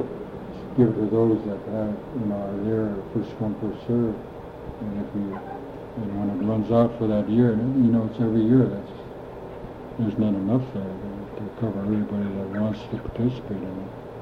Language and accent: English; Metlakatla, Alaska, United States